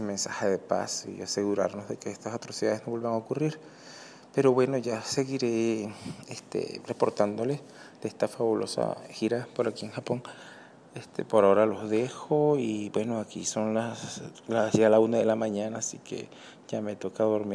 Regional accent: Venezuela; A mí me acuerda muchísimo mi tierra, o sea, tanto en el clima como un poco en la arquitectura y eso en la parte caribeña de Venezuela.

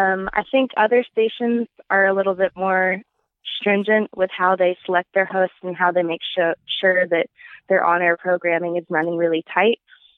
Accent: Atlanta, Georgia, United States; And I grew up in Atlanta, so I was always exposed to a lot of rap and hip hop

